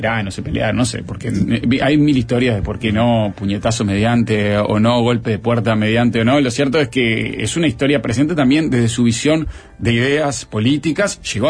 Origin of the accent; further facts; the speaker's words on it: Rivera, Uruguay; now in Montevideo, Uruguay; Marcela y Semana Santa me llevan directamente a mi infancia en Rivera.